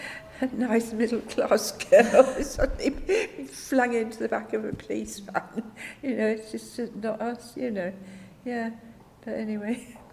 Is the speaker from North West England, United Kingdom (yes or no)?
yes; North West England, United Kingdom; I grew up near Manchester, so it was absolutely in our veins when we were at school there.